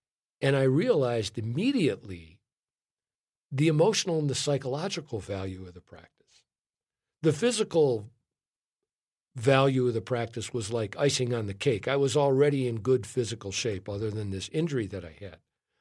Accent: Chicago, Illinois, United States; I grew up in Chicago during a period of time when there was a lot of violence.

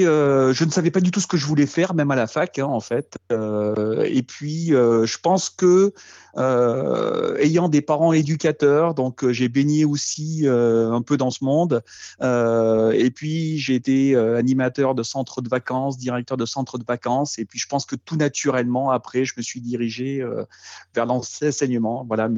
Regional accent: Occitanie, France; Moi, j'ai passé en fait mon enfance dans les Cévennes tout seul parce que j'ai pas de frères et sœurs

